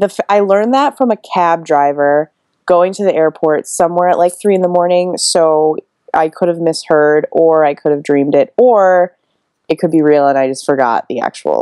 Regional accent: Buffalo, New York, United States; I grew up in Buffalo.

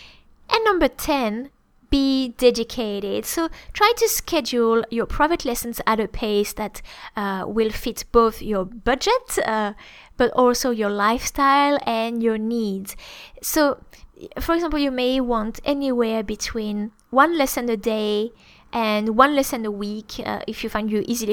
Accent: France; I always send a monthly recording in French with a little story about me or about growing up in France.

